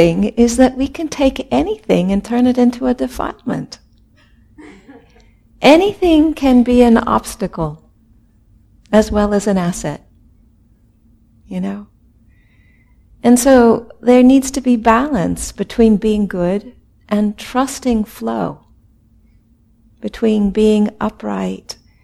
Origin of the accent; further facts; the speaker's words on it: California, United States; now in Minnesota, United States; So I didn't grow up in Minnesota. I came from California